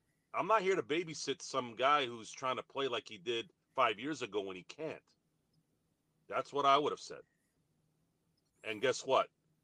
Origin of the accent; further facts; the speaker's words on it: Michigan, United States; born there; I'm from Michigan. I was born in Michigan, I should say.